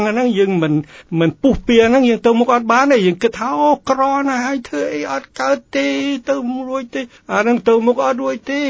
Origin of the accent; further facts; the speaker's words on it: Koh Andaet, Takeo, Cambodia; ខ្ញុំមកពីស្រុកស្រែបាទនៅស្រុកកំពង់ឈូកហ្នឹងស្រុកកំពង់ឈូកកោះអណ្ដែតហ្នឹង